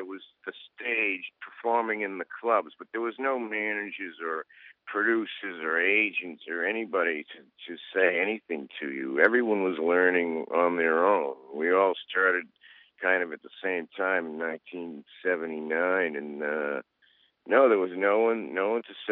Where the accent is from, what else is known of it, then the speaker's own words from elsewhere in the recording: Massachusetts, United States; also born or lived in New York City, United States / Hollywood, United States / Santa Monica, United States; I was mainly doing stand-up, I'm from New England, and I just wanted to go back. Like, I lived in New York City, I lived in Hollywood, then I lived back in Santa Monica, and I wanted to go home, so I went back to Massachusetts about 12 years ago.